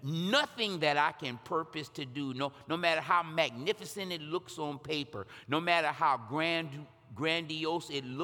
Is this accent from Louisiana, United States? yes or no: no; Ohio, United States; now in Michigan, United States; I'm from Ohio, by the way, so hold your booze till the end. I am a Buckeye born and bred, okay? Living behind enemy lines for the last 30 years